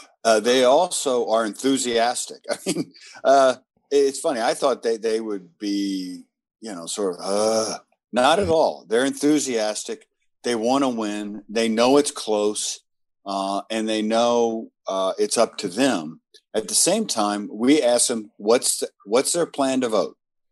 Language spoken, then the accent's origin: English; Southern United States, United States; I'm from the South originally.